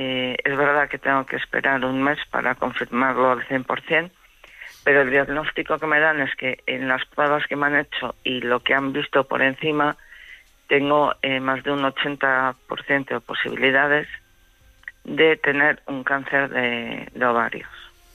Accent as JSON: {"language": "Spanish", "town": "Palencia", "region": "Castile and León", "country": "Spain", "moved": "as an adult", "said": "Yo sabéis que soy de Palencia, este chico es de Zamora."}